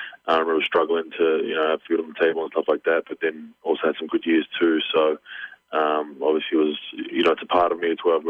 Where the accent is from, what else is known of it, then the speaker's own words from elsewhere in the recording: Australia; Yeah, I mean it's a real laid back country. I grew up, in working class suburb